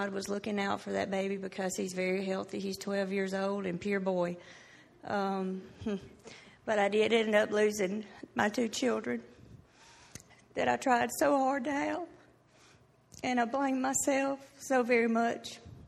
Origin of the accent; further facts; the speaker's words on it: Carthage, Mississippi, United States; I'm 41. I'm from Carthage, Mississippi.